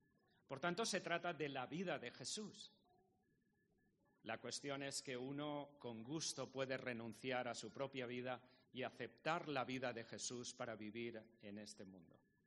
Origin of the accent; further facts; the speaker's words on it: Valencian Community, Spain; la Ruta del Bacalao. Es una zona llena de discotecas. La primera discoteca que se construyó fue la de mi pueblo. Yo tenía 16 años, trabajaba en un supermercado de mis padres.